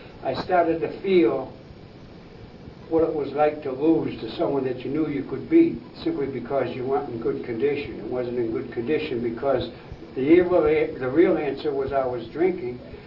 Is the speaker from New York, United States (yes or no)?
yes; Syracuse, New York, United States; the friends were grabbing me back to my hometown, Syracuse